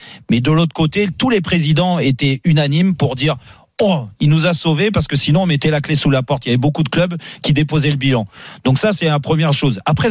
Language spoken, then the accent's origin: French; Corsica, France; Je suis un vrai corse, je suis un homme libre, moi.